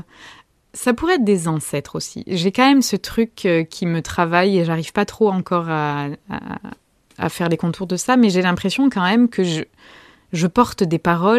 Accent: France; born there; moi je suis née en France à l'époque dans laquelle je suis née.

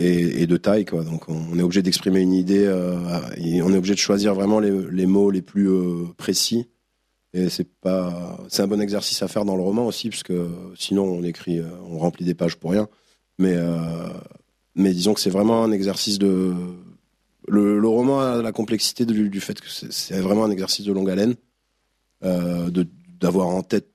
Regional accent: Corsica, France; Ouais, parce que je suis originaire de Corse à la base.

